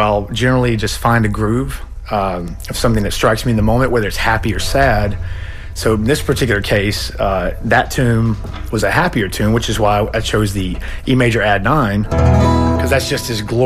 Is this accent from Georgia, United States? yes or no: yes; Adel, Georgia, United States; Yep. Adel, Georgia.